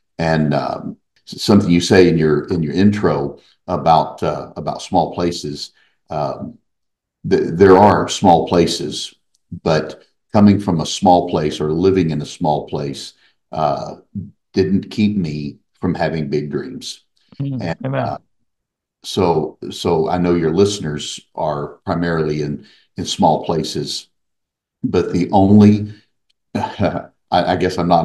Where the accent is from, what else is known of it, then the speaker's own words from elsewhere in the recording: Arkansas, United States; I'm originally from Arkansas and grew up in a county called Izzard County.